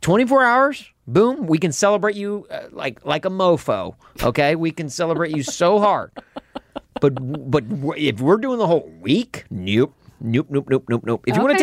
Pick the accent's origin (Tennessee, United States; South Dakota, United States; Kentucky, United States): Tennessee, United States; Nashville; I was one of two people from the entire mid-state of Tennessee in the freshman class at Mizzou.